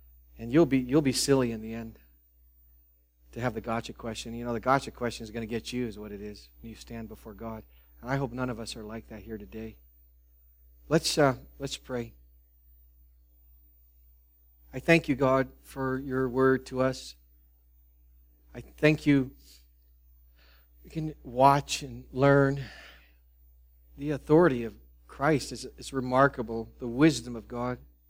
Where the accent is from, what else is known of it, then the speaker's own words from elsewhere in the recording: United States; Yeah, you're part of it as an American.